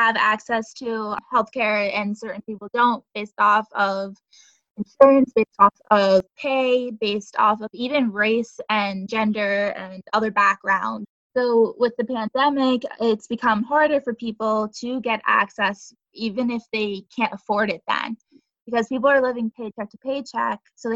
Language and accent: English; United States; at least what I grew up from being in the United States, we've always been taught that it's a land of privilege or of opportunity.